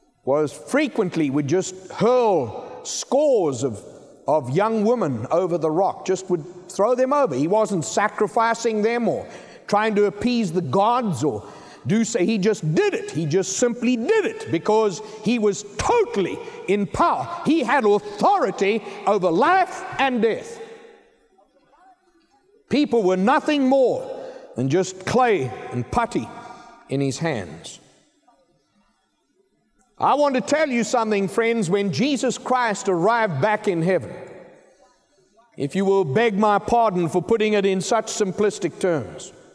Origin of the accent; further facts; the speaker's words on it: South Africa; I grew up in Africa amongst the Zulu people.